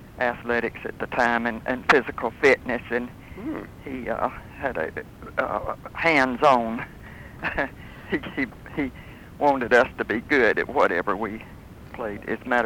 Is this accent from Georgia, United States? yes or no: no; Anderson, South Carolina, United States; Yes, I'm South Carolina.